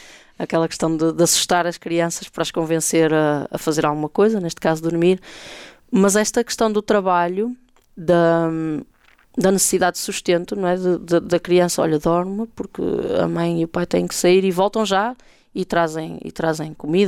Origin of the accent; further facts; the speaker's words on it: Braga, Portugal; Um deles é aqui de Braga, que é de onde eu sou